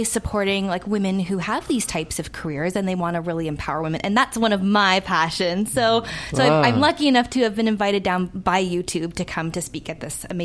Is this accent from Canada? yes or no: yes; Toronto, Ontario, Canada; I am actually from Toronto.